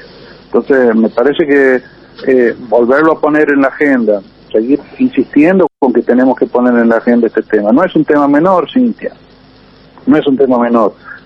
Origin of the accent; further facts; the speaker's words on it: Argentina; parece que no lo podemos mostrar con orgullo como argentinos